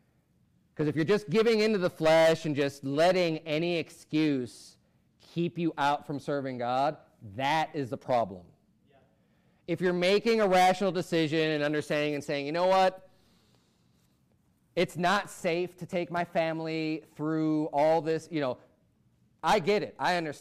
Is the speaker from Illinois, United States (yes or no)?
yes; Chicago, Illinois, United States; And there is a difference between, like, me growing up in Chicago.